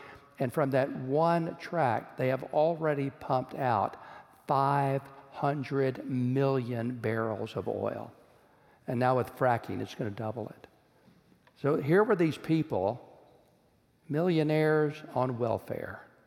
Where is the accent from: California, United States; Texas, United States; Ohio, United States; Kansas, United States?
Texas, United States; When I was growing up in Texas as a kid, there was a legendary story about Ira and Ann Yates.